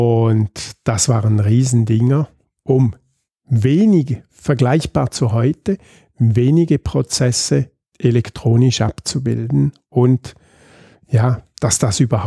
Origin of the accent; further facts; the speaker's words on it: St. Gallen, Switzerland; also born or lived in Ticino / Graubünden; ich komme aus der Ostschweiz, bin 60 Jahre alt und aufgewachsen, ein Teil in der italienischen Schweiz, ein Teil in Graubünden und ein Großteil in St. Gallen und habe da auch meine Ausbildungen, mein Studium absolviert